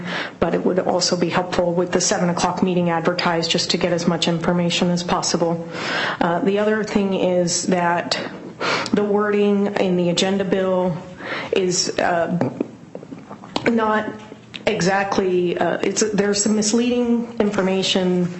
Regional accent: Black Diamond, Washington, United States; now in Bellevue, United States; I'm from Bellevue, and originally from Black Diamond.

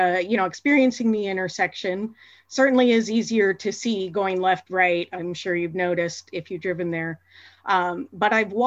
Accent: Black Diamond, Washington, United States; I live in Bellevue and I grew up in Black Diamond.

